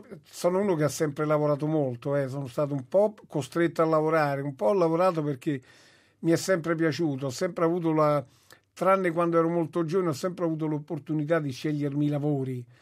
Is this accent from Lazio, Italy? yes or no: yes; Rome, Lazio, Italy; Per giunta io sono cresciuto nella provincia di Roma. Una borgata, ecco, la parola giusta è la borgata, Centocelle.